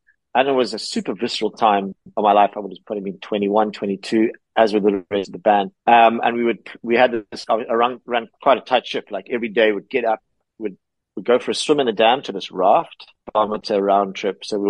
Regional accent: Zimbabwe; my life growing up in Zimbabwe, because that's interesting to people.

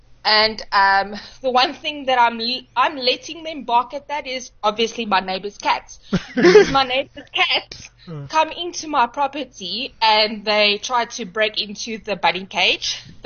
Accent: Johannesburg, Gauteng, South Africa; now in Nelspruit, South Africa; I'm not from Nelspruit originally. I came from Joburg.

